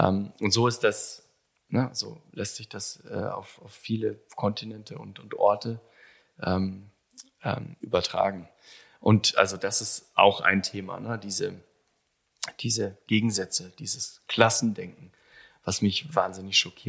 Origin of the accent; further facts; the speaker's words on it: Bavaria, Germany; Und dann bin ich in Webams groß geworden, das ist ein kleines Dorf mit 7 Häusern.